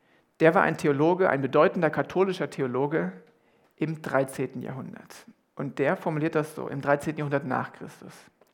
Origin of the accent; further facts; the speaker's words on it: Limburg an der Lahn, Hesse, Germany; Wir kommen aus Limburg an der Lahn.